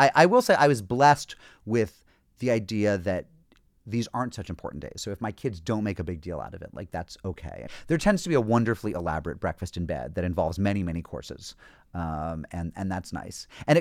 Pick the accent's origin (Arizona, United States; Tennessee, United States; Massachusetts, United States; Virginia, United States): Massachusetts, United States; growing up in Eretz, Massachusetts, you know, my parents were not into Mother's Day and Father's Day when I was a kid.